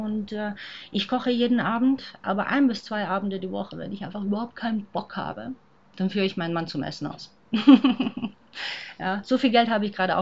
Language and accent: German; Croatia; Und als Kroatin komme ich aus einer blutdrünstigen Nation